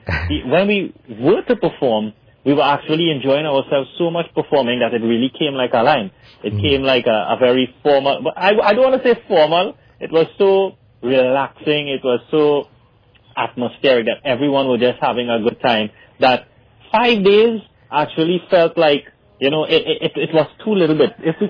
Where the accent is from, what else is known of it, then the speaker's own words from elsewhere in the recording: Diego Martin, Trinidad & Tobago; So, you know, our family's based there. I was born, bred. I grew up in Diego Martin.